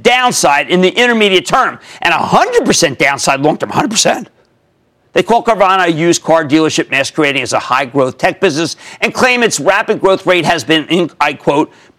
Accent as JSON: {"language": "English", "town": "Philadelphia", "region": "Pennsylvania", "country": "United States", "accent": "Philadelphia", "said": "excuse my Philadelphia accent"}